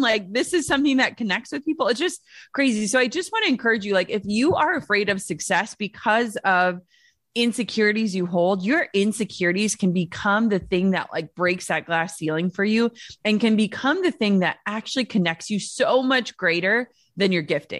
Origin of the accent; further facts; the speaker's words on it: Minnesota, United States; I'm from Minnesota. Like, I want everyone to like me.